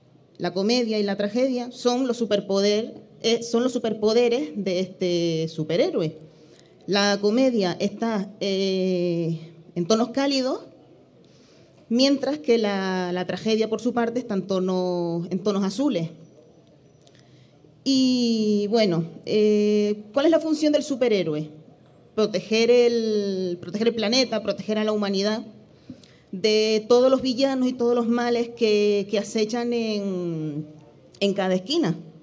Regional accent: Icod de los Vinos, Canary Islands, Spain; born there; soy nacida aquí en Ico

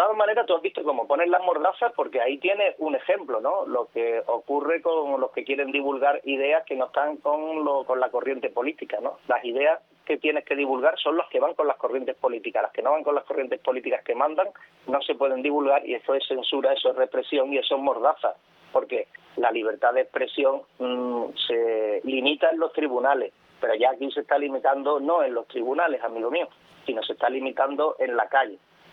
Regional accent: Spain; y usted y yo por ahora entiendo que somos españoles.

